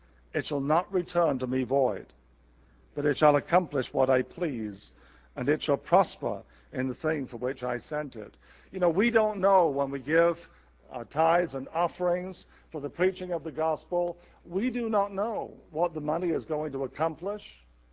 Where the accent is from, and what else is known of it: England, United Kingdom